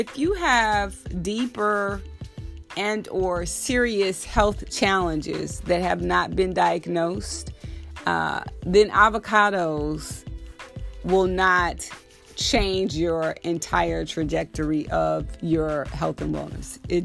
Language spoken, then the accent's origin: English; Texas, United States; So growing up in Texas, my great-grandparents actually had a pomegranate tree in their backyard.